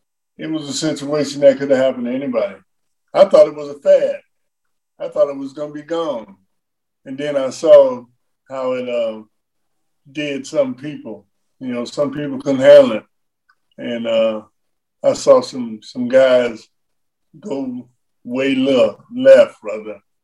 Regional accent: Cincinnati, Ohio, United States; I was from Cincinnati

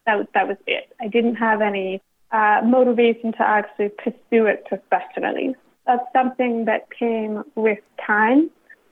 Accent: Salt Lake City, Utah, United States; in 2002, when the Olympics came to my hometown of Salt Lake City, Utah

